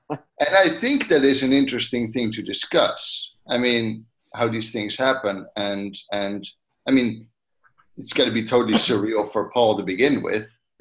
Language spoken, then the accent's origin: English; Netherlands; I'm from the Netherlands.